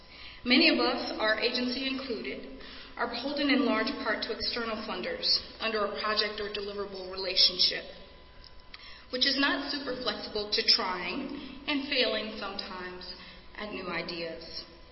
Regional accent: Chicago, Illinois, United States; So for those of you here receiving this award in my hometown in Chicago know me.

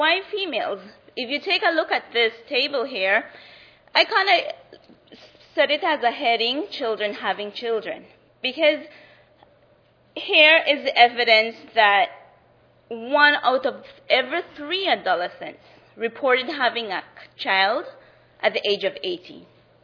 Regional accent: Belize; As the presenter said, I'm from Belize, and I will be sharing some interesting work that young people in Belize are doing

